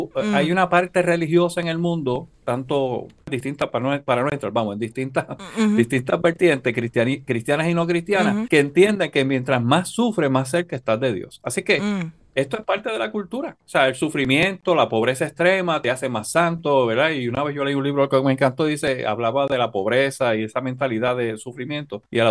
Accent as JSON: {"language": "Spanish", "country": "Puerto Rico", "said": "yo no soy ni ruso, ni soy alemán. Yo soy boricua."}